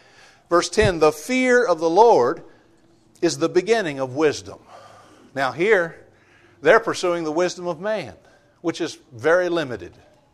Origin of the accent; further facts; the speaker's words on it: Missouri, United States; Show me. I'm from Missouri. Show me, you see.